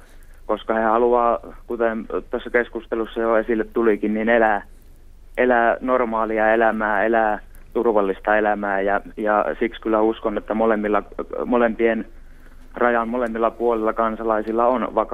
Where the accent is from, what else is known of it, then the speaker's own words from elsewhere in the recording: Northern Finland, Finland; pieneltä paikkakunnalta tietenkin pohjoisesta olen kotoisin